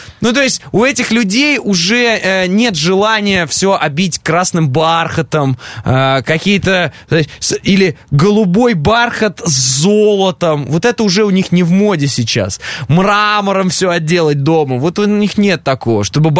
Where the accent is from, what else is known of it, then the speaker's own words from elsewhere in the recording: Orenburg Oblast, Russia; Ну, я предполагаю, вот смотри, ты, как и я, из Оренбургской области, да?